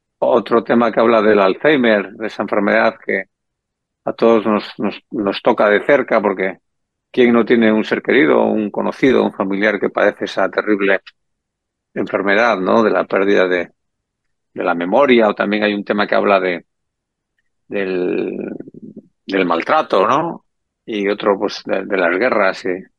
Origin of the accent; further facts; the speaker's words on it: Cantabria, Spain; le he escrito muchas canciones a mi tierra, aquí a Cantabria y al norte en general de España.